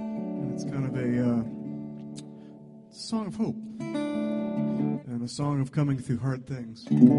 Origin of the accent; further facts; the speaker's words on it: Wisconsin, United States; we're from the South Shore. That's the Shawamigan Bay Area, the Bayfield, Ashland, Washburn is where we're from, that little part of Wisconsin.